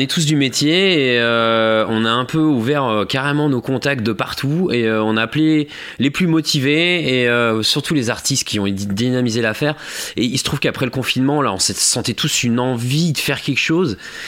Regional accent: Surgères, Nouvelle-Aquitaine, France; Alors ben, moi j'ai grandi à Surgères.

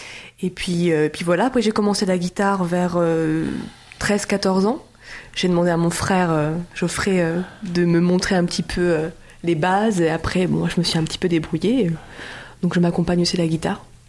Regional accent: Rochefort, Nouvelle-Aquitaine, France; Oui, je suis de Rochefort.

